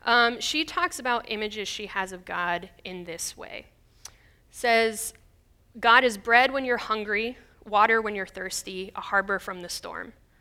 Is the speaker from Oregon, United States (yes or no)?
yes; Oregon, United States; moved away as an adult; now in Boston, United States; fact number one is that I grew up in Oregon. West Coast. So I moved to Boston to go to school at Boston University.